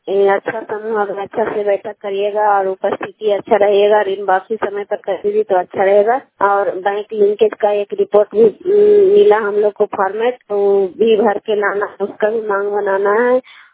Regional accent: Kaila, Bihar, India; मैं कैला गांव नगर नौसा ब्लॉक नालंदा जिला के रहने वाली हूँ।

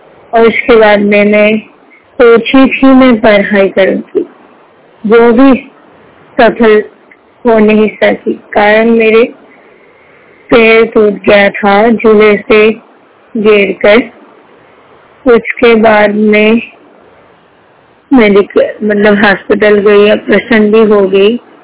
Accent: Nagaon, Assam, India; असम से हूँ। मैं पूरी तरह से दृष्टिबाधित हूँ।

